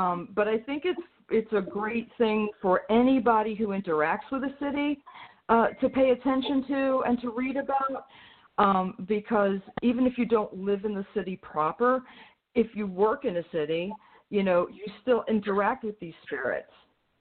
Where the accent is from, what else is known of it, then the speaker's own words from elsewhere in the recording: New York City, New York, United States; you know, I'm a lot more on guard because I'm from New York City.